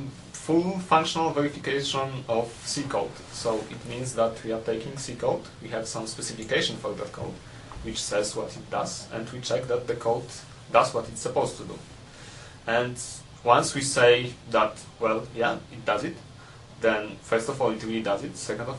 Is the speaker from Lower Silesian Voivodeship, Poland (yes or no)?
yes; Wrocław, Lower Silesian Voivodeship, Poland; English is a second language; now in Aachen, Germany; in the perfect pronunciation. So I'm Polish, I'm from Wrocław. I'm currently working at the European Microsoft Innovation Center in Aachen